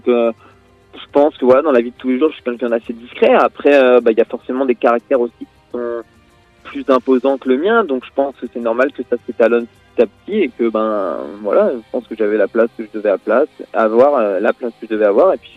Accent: Brittany, France; même si je suis breton, je suis pas fan d'être sous la pluie quand même.

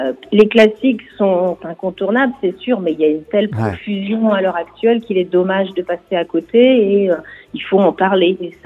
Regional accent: Brittany, France; il y a vraiment chez nous en Bretagne beaucoup de boutiques

